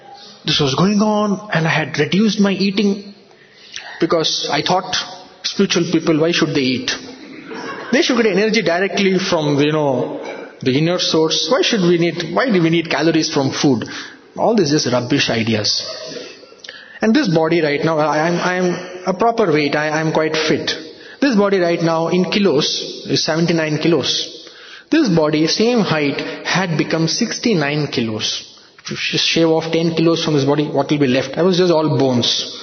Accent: Delhi, India; And Swami started, first used to … Because I came from Delhi.

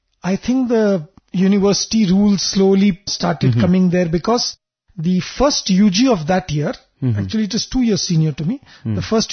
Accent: Delhi, India; when I came from Delhi, I was a novice.

